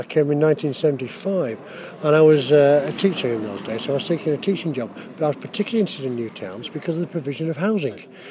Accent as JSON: {"language": "English", "town": "Preston", "region": "North West England", "country": "United Kingdom"}